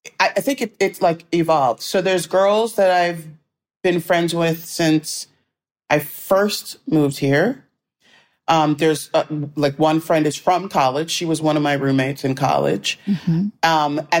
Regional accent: Cliffwood Beach, New Jersey, United States; also born or lived in Newark / Edison; I'm from Cliffwood Beach. I was born in Newark. I lived in Edison up until beginning of high school, and then we moved to Cliffwood Beach. So I went to Mattawan High School.

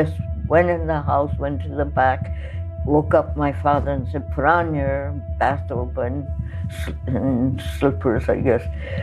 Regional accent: San Pedro, California, United States; I think because I had a good experience growing up in San Pedro

